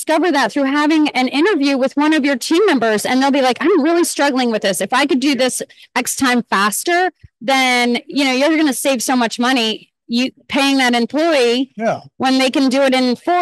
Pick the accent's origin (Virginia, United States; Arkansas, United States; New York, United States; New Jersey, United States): Virginia, United States; I come from the Virginia area, Northern Virginia, and there's just a huge amount of data centers in our area.